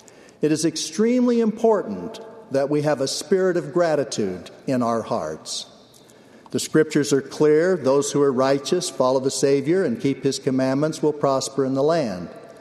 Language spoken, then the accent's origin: English; Logan, Utah, United States; born there